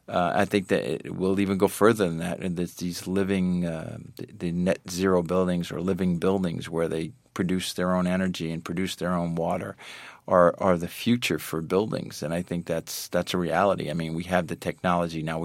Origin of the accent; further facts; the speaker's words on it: United States; As an American, I have to say, sometimes harder to get started